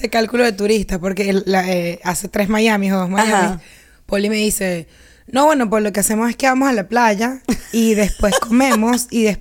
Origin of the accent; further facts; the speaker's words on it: Mexico; Yo soy mexicana, güey.